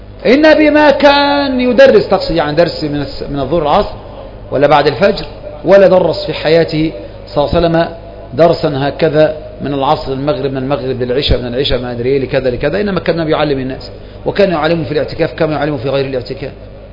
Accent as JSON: {"language": "Arabic", "country": "Egypt", "said": "هذه المسألة تكثر عندنا كمصريين"}